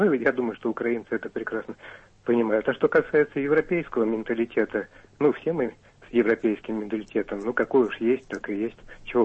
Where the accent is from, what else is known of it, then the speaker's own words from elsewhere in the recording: Moscow, Russia; я из Москвы.